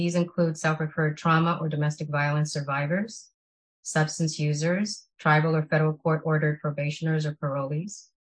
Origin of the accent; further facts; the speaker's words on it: Bronx, New York, United States; I am from the Bronx in New York City. In 2011, I came to St. Carlos as I heard of the Wellness Center through my doctoral training program.